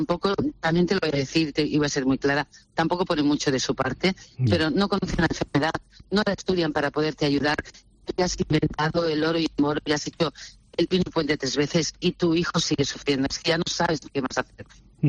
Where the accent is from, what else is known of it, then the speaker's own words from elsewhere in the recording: Terrassa, Catalonia, Spain; yo soy de Tarrasa y ellos están en Barcelona